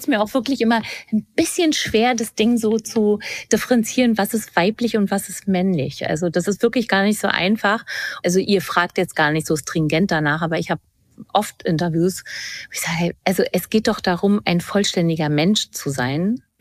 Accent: Berlin, Germany; Also unsere Tochter lebt in Berlin und wir kommen auch aus Berlin.

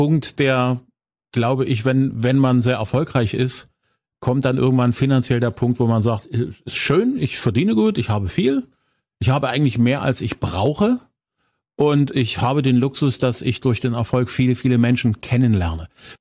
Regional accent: Zwickau, Saxony, Germany; das Stadtfest in Zwickau, wo du auftreten wirst, meine Heimatstadt.

